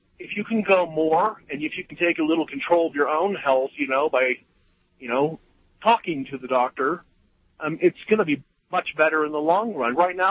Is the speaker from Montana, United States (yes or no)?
no; Idaho, United States; moved away as an adult; also born or lived in Australia; I grew up in Idaho, but at about 20, I moved to Australia. This is the early 80s.